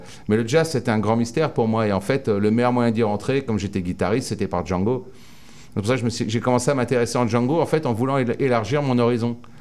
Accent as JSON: {"language": "French", "town": "Chartrettes", "region": "Île-de-France", "country": "France", "tie": "born or raised there", "said": "j'ai grandi à Fontainebleau, donc dans la région de Samoa, juste à côté de Django. Ouais. En fait, j'ai grandi dans un petit village qui s'appelle Chartrette."}